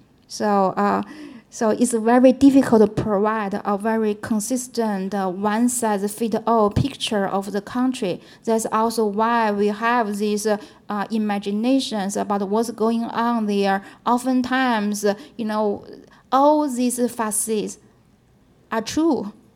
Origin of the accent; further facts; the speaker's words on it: Beijing, China; For instance, I come from Beijing, right? I had these fond memories when I was a little child.